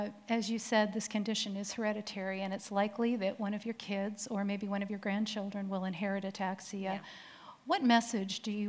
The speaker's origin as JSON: {"language": "English", "region": "Massachusetts", "country": "United States", "tie": "born or raised there", "said": "I was raised in Massachusetts on a piece of property that had been in my father's family for 200 years."}